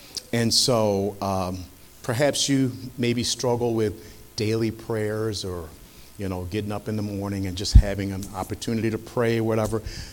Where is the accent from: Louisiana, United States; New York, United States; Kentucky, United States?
New York, United States; Rochester; We're from Rochester, New York, originally. And we were both basically born in the church